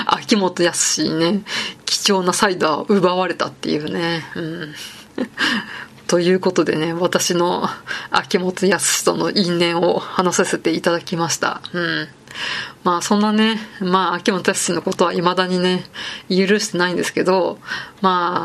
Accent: Saitama, Japan; まあ田舎、埼玉の田舎出身なんで

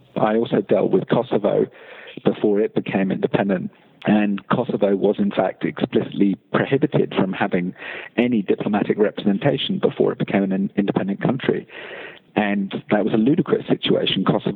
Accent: United Kingdom; My breach from formal diplomacy, from being a British diplomat, happened because of the Iraq war.

